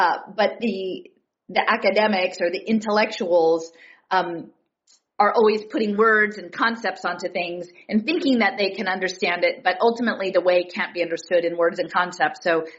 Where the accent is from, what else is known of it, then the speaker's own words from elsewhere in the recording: Fort Worth, Texas, United States; born there; even though I was born in Fort Worth, Texas, I was actually conceived in Tulsa.